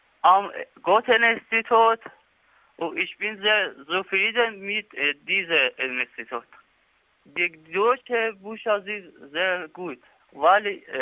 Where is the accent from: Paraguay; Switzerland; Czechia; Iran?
Iran; German is a second language; bin 21 Jahre alt. Ich bin Iraner